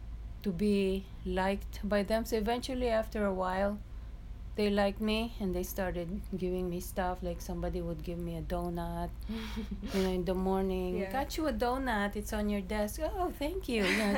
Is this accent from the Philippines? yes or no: yes; Philippines; moved away; growing up in the Philippines, you just hardly have any, you just have a shirt or a light dress and, you know, sandals, and you walk around.